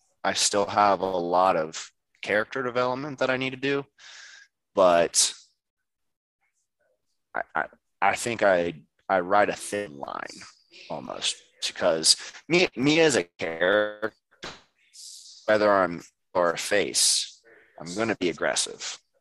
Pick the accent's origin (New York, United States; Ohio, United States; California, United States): Ohio, United States; Columbus; I'm in Columbus. I'm in my hometown. How am I supposed to heal in my hometown?